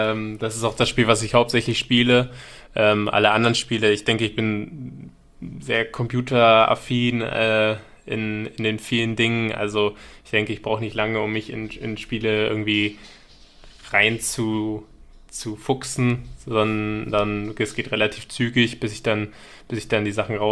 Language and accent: German; Braunschweig, Lower Saxony, Germany; also born or lived in Buxtehude; Ja, ich komme ursprünglich aus Braunschweig. Ich bin dort nicht geboren, also ganz ursprünglich komme ich aus Buxtehude, war dort aber nicht allzu lange, sondern sind damals relativ zügig nach Braunschweig gezogen, war lange in Niedersachsen dann zu Hause.